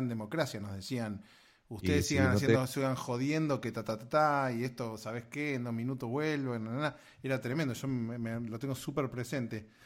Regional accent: Argentina; moved away; me fui de Argentina hace relativamente poco

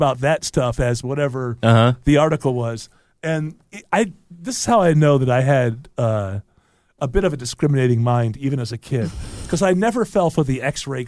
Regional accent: Detroit, Michigan, United States; Oh, you all? Yeah, I'm from Detroit.

